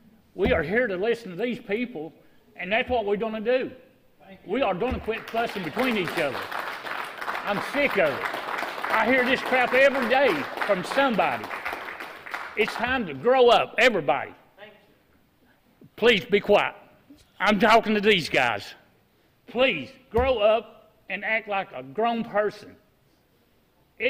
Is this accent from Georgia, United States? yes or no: no; Chattanooga, Tennessee, United States; I come from Chattanooga, and that's all they done up there.